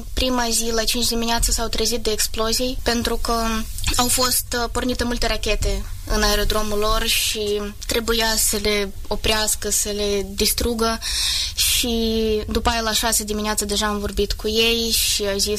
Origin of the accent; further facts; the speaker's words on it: Kyiv, Ukraine; Eu sunt din Kiev și părinții mei stau la țară, în imediată apropiere de Kiev, lângă un orașel mai mic, chiar lângă un aerodrom de armată.